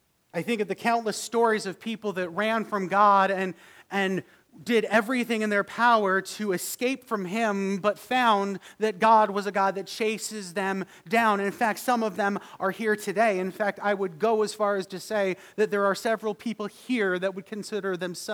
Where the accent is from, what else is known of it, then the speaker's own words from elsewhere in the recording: Fredericton, New Brunswick, Canada; I think of my brother who should have died on the streets of Fredericton, my hometown, after an accident